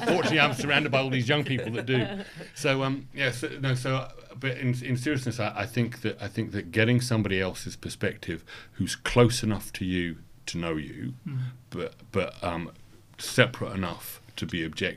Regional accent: England, United Kingdom; moved away as an adult; now in Australia; And being an English person and having turned up in 2000, I said, "What on earth are you talking about?"

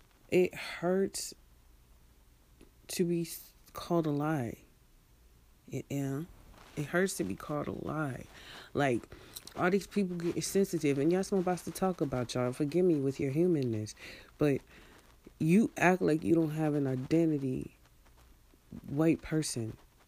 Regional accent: Virginia, United States; And I'm from Virginia.

